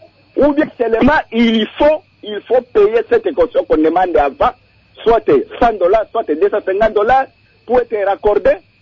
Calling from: Bandundu, Kwilu, DR Congo; Ici, chez moi, à Bandundu-Ville, Inga arrive ici

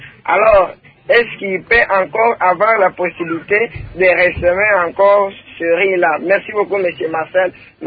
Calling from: Manono, Tanganyika, DR Congo; il y avait carence de la pluie ici chez nous à Manono.

